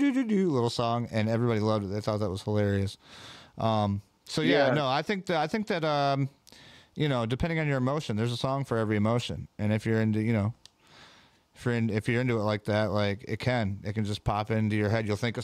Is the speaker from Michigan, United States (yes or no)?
yes; Jackson, Michigan, United States; I was in the middle of my hometown, Jackson, Michigan